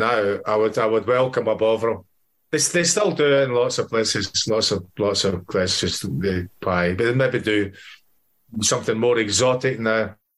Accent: Scotland, United Kingdom; You're growing up in Scotland in the 70s

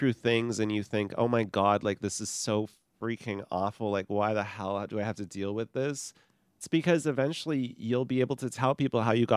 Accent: Vancouver, British Columbia, Canada; I was raised in Vancouver.

